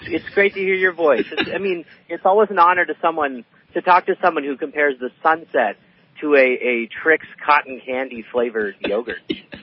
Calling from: Washington, District of Columbia, United States; also born or lived in Reading; No, I don't do anything important, but I do live in Washington, D.C., and I lived in Reading for many years.

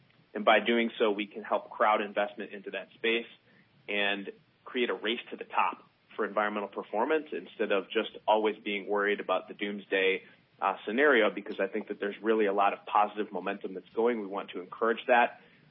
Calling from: Annapolis, Maryland, United States; I'm calling you from Annapolis, Maryland. So it's just outside of Washington, D.C.

